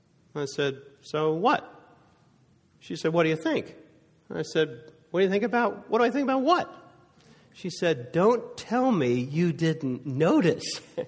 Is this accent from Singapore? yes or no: no; East Coast, United States; now in Texas, United States; I'm from the East Coast, and when I came to Texas, like, good night.